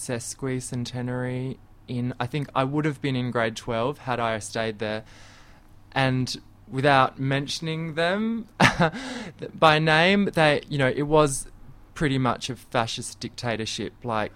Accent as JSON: {"language": "English", "town": "Hobart", "region": "Tasmania", "country": "Australia", "tie": "born or raised there", "said": "I think growing up in Hobart, you know, it's quite a unique place to grow up"}